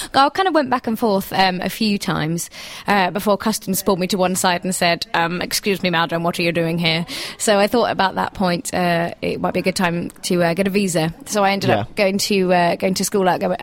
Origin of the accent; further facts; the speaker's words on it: South East England, United Kingdom; now in Leamington, United Kingdom; I'm from Berkshire.